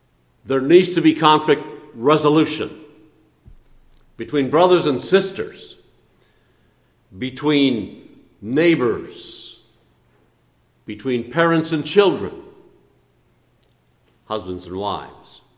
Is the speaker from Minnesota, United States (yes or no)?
yes; Minnesota, United States; I grew up in the Midwest. Naomi did. We're Minnesota born and bred. We grew up with Minnesota nice